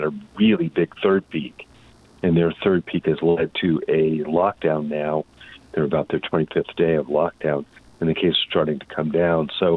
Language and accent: English; New York, United States; So I grew up in Suffolk County, and they were at over 100 cases per 100,000 per day at one point.